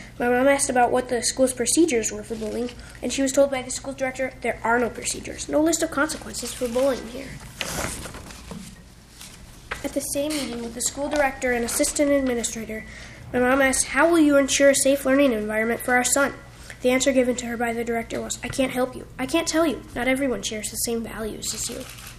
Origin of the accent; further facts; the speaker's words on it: Forest Lake, Minnesota, United States; I'm from Forest Lake.